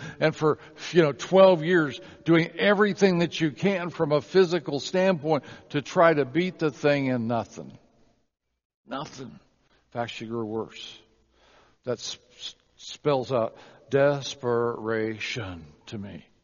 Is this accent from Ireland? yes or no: yes; Ireland; that's just because I'm Irish.